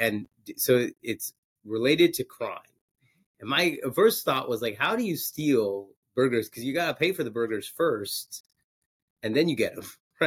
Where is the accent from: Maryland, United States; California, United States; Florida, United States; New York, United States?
California, United States; Oakland; I'm from Oakland. Listen, I love Oakland.